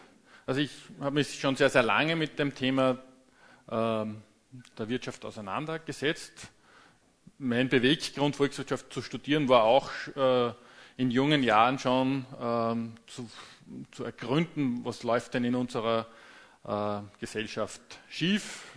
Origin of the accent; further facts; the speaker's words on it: Linz, Upper Austria, Austria; accent: Austrian dialect; ich komme aus Linz in Österreich. Ich hoffe, dass es mit meinem Dialekt geht.